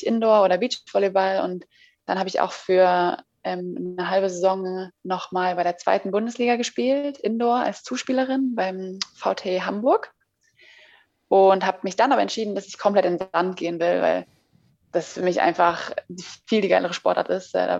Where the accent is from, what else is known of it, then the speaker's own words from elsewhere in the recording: Zurich, Switzerland; ich bin in der Schweiz geboren, ich bin Schweizerin, in Zürich und Amix rede ich auch die Schweizerdeutsch, weil es irgendwie mega Spaß macht.